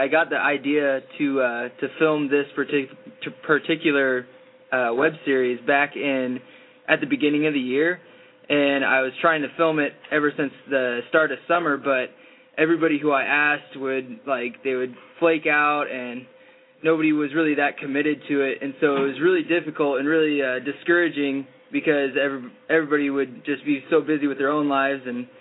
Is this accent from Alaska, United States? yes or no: yes; Alaska, United States; also born or lived in Las Vegas; I was born in Vegas and raised in Alaska